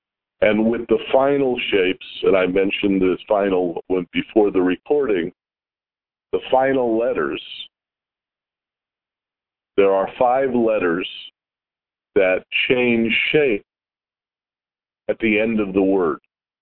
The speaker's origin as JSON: {"language": "English", "country": "United States", "tie": "born or raised there", "said": "It's because I was raised in America."}